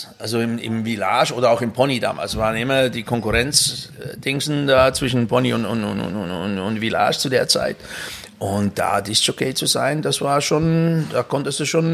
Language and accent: German; Emmen, Lucerne, Switzerland; Ich komme ursprünglich aus Emmen eigentlich. Emmen ist ein Vorort von Luzern.